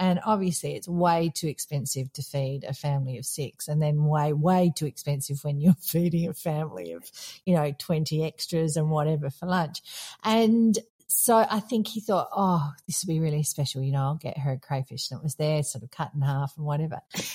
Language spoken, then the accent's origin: English; Australia; now in Qatar; I'm an Aussie based here in Qatar